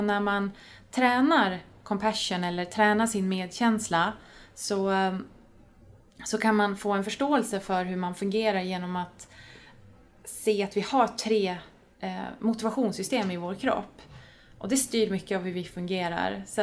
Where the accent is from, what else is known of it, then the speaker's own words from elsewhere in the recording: Norrland, Sweden; accent: Norrland; also born or lived in Uppsala; now in Stockholm, Sweden; har min uppväxt i Norrland. Så att jag kanske bryter lite på norrländska, eller bryter, men det kanske hörs.